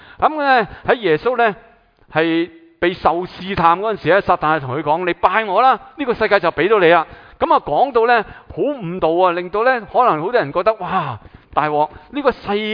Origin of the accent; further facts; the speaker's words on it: Guangdong, China; accent: Cantonese; 其实咧，我哋广东话就好绝话啦